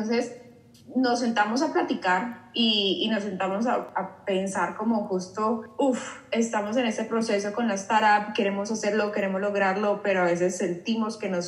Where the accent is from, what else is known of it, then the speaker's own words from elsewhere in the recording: Colombia; yo soy colombiana y Sang es vietnamita, o sea, nosotras no somos mexicanas, pero nos conocimos en México y ya llevamos, Sang lleva ya casi 6-7 años viviendo en México y yo estuve viviendo